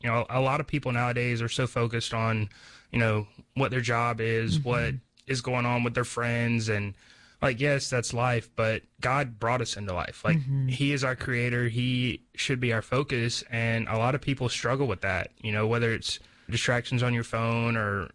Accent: South Carolina, United States; now in Georgia, United States; I am originally from South Carolina. and I've been in Georgia about 3 years.

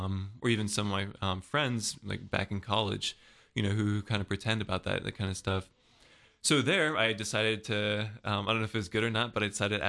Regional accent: Belgium; also born or lived in Germany / Louisiana; I'm a military kid. I was born and raised overseas. I have a sister and two parents, obviously. But I was born in Germany, then moved to Louisiana, then grew up most of my childhood in Belgium, and then my senior year of high school, I was back in Germany

